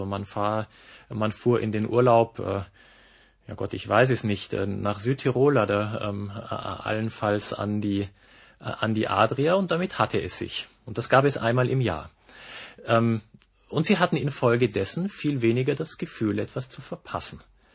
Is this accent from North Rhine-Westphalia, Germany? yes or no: no; Munich, Bavaria, Germany; Ich bin in München groß geworden